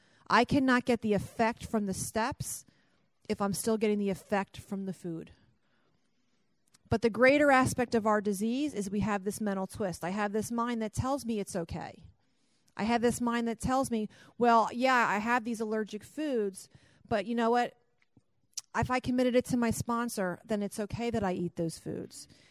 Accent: New Jersey, United States; I'm a recovered compulsive overeater from South Jersey, so I'm from the South Jersey Intergroup.

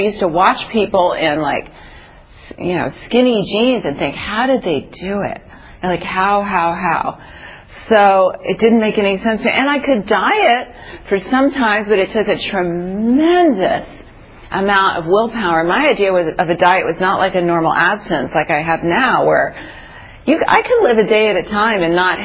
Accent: New York City, New York, United States; born there; I was born in New York City.

